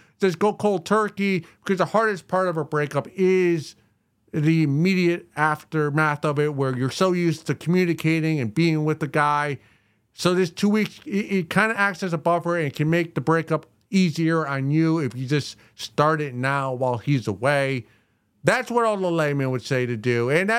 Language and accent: English; United States; I tell people I'm Irish, but I'm American. I've never been to Ireland.